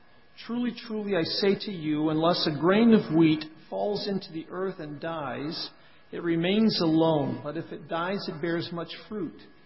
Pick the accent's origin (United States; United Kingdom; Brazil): Brazil; I'm a missionary kid. I grew up in Brazil